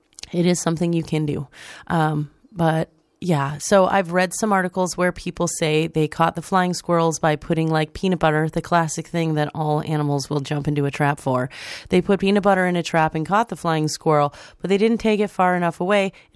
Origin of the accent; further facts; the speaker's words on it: Midwest, United States; I'm from the Midwest